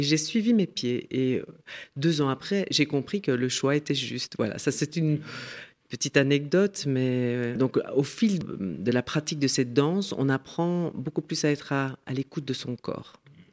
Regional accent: Belgium; now in France; moi je suis belge

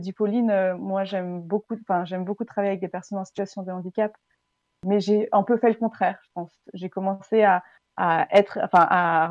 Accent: Auvergne-Rhône-Alpes, France; born there; Moi, j'ai toujours vécu dans les Alpes. Je suis née en Haute-Savoie. J'ai vécu 8 ans dans les Hautes-Alpes. Et j'ai attrapé un travail en 2020, un travail passionnant. Et du coup, je suis allée vivre à Grenoble.

